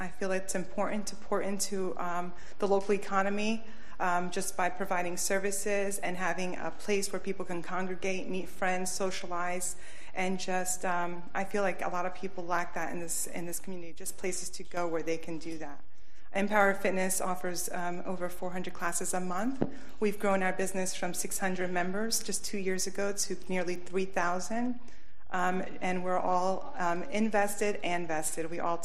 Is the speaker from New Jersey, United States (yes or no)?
yes; Newark, New Jersey, United States; We're from Newark. I'm from Ironbound, New Jersey, the Down Neck, they call it